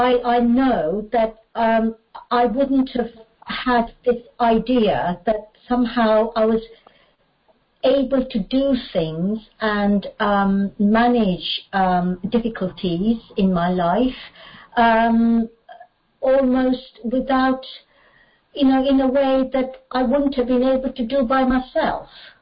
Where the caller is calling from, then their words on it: Bristol, South West England, United Kingdom; I'm an alcoholic, and I'm calling in from Bristol in the UK.